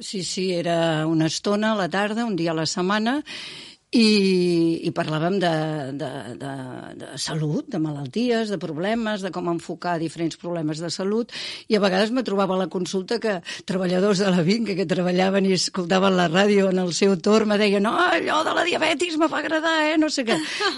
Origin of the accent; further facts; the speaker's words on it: Malgrat de Mar, Catalonia, Spain; Les companyes meves de Malgrat, que era el meu poble